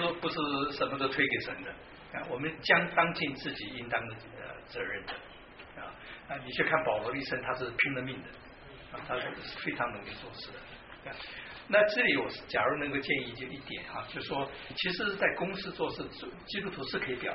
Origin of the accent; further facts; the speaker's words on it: Taiwan; also born or lived in China; 我虽然是在大陆出生，在台湾长大，其实我想这海峡两岸三地的想法其实都差不多的